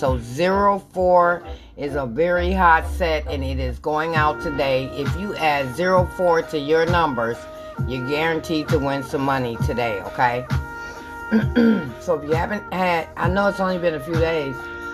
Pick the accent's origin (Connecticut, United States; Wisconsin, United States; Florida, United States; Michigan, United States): Michigan, United States; they know I'm from Michigan, okay?